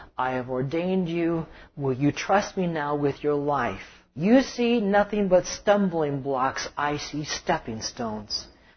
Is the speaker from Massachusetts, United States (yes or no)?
no; Indiana, United States; I'm from Indiana. What can I say?